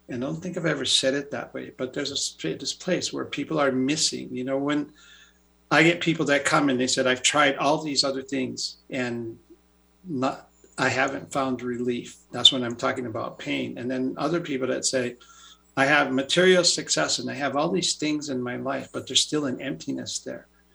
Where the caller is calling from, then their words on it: Sedona, Arizona, United States; No, I wish I could say I was calling from Hawaii, but I'm not. So right now I live in Sedona.